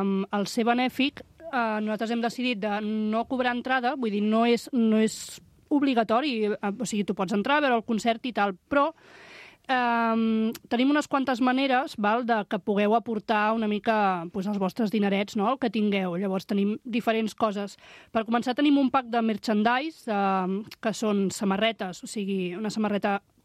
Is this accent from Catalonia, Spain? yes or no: yes; Subirats, Catalonia, Spain; Això som tres o quatre persones que, bueno, som de Subirats